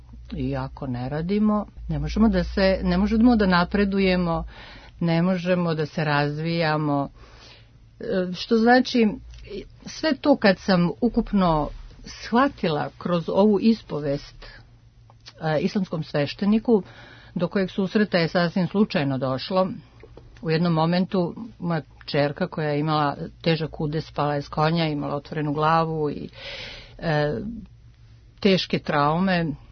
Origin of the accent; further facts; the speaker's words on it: Bosnia & Herzegovina; now in Munich, Germany; Ja dolazim iz Minhena, tačno. U Minhenu živim 30 godina već. Otišla sam za vreme rata, kad je počelo u Bosni. Inače sam Bosanka. Pričam ekavicu po potrebi i bosanskim po potrebi.